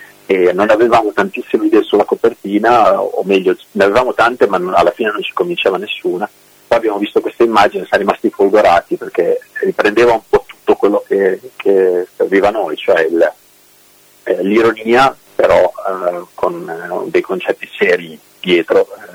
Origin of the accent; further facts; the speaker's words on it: Turin, Piedmont, Italy; ho fatto uno spoiler fin troppo grosso dicendo che sono di Torino.